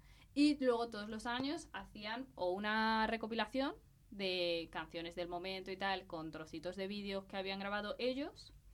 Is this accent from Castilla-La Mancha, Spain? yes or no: yes; Talavera de la Reina, Castilla-La Mancha, Spain; primero de todo porque yo soy de Talavera de la Reina.